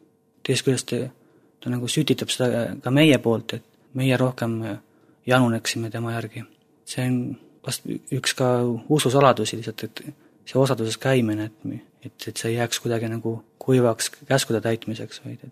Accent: Lääne County, Estonia; also born or lived in Haapsalu; now in Tallinn, Estonia; Olen nüüd aastaid Tallinnas elanud, aga pärit olen Läänemalt. Lapsepõlv kuni põhikooli lõpuni oli maal päris Lidala kandis ja keskkoolist alates teadalt Haapsaluga seotud ja siis sealt edasi juba hakkasid sidemed Tallinnaga.

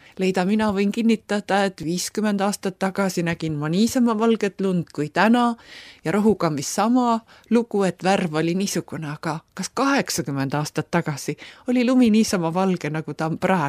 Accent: Kiviõli, Ida-Viru County, Estonia; mina olen kivilinnast pärit, sõna otseses mõttes kivilinnast, kiviõlist ja seal oli asfalt ümber maja

